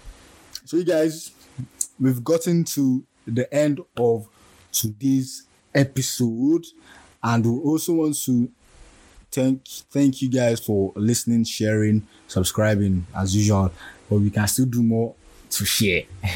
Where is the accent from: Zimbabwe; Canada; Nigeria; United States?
Nigeria; As a Nigerian, always ask these following questions.